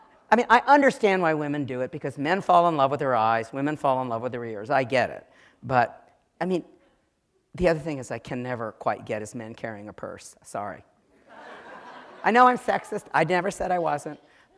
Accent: Virginia, United States; Look, I'm from Virginia. I want to have fun.

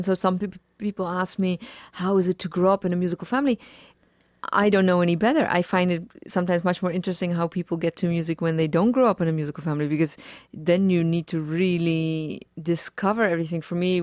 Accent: Utrecht, Netherlands; English is a second language; Close to Amsterdam. Close. I grew up near Utrecht, which is, well, I mean, in American standards, that's, I mean, 40 minutes away, so that's like nothing. But to us, it's a totally different region.

